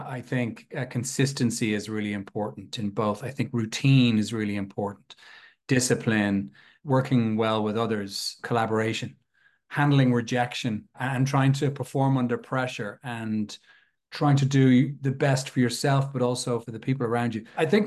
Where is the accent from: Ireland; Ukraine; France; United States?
Ireland; Leinster; I also support Leinster, which is the region I grew up in Ireland, the eastern sort of seaboard region.